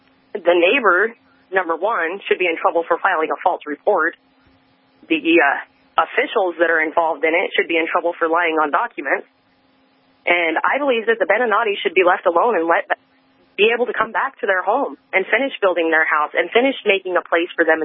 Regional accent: Montana, United States; moved away; I'm personally from Montana myself, and I came to Missouri. I moved away from all my family and everything

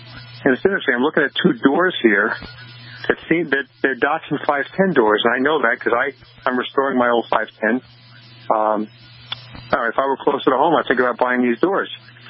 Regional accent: Holbrook, New York, United States; I grew up in Holbrook on Long Island, New York.

